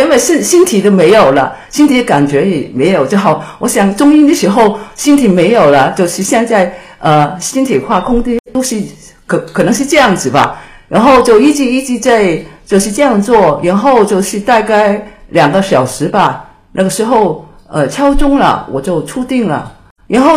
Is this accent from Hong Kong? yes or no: yes; Hong Kong; 我是香港的